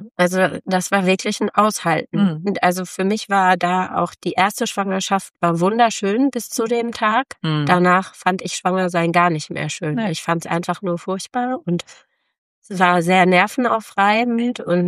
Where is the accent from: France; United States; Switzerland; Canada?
Canada; weil wir beide mal irgendwann mal geschrieben hatten, wir kommen aus Kanada